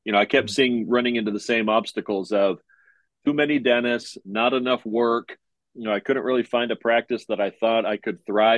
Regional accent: California, United States; I grew up in Southern California.

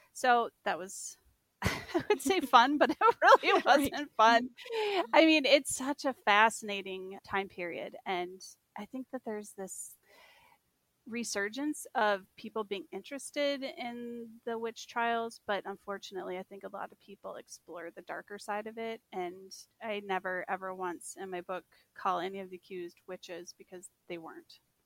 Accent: Minnesota, United States; there's only 4 natural waterfalls on the entire length of the Mississippi, and one of them is in my hometown. And so very early in Minnesota history, at about the same time that Minneapolis and Stillwater were developing, my town started.

